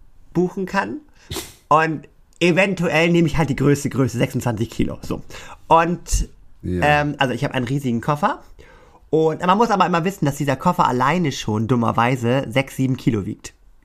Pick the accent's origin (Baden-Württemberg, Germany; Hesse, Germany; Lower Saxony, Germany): Lower Saxony, Germany; Cuxhaven; Ich bin danach, geht es für mich direkt weiter in meine Heimat. Und die Heimat ist ja nun mal Cuxhaven, das ist die steife, stürmische Brise.